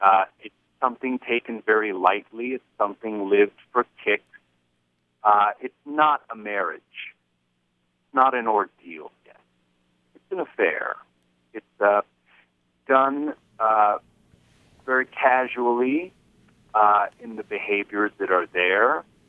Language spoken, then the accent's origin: English; Southwest, United States; And because I'm from the Southwest, that's how I mostly see the outreach of America towards the Southwest.